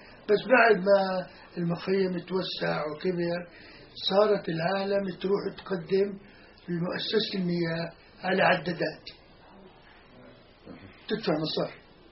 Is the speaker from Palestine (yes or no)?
yes; Palestine; moved away; لما طلعنا من فلسطين أهلي ما علموني